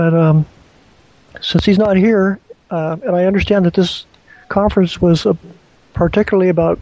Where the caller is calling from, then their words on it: Captain Cook, Hawaii, United States; I'm calling you from Captain Cook, Hawaii. It's very beautiful here today.